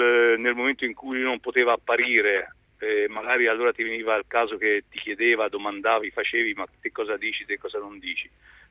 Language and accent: Italian; Pisa, Tuscany, Italy; oggi io essendo pisano mi auguro che Pisa esca dalla crisi